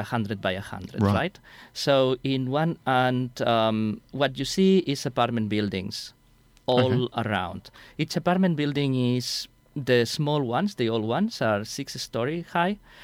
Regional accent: Spain; I come from Spain. We use the metric system.

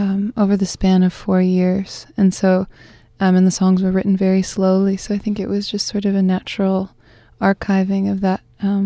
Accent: Buffalo, New York, United States; now in Australia; I come from Buffalo, New York, which is one of the snowiest climates in America.

